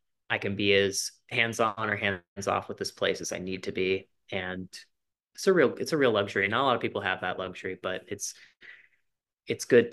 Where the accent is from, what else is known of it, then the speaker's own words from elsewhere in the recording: Ohio, United States; Ohio's the place that I'm from. It's the place that's made me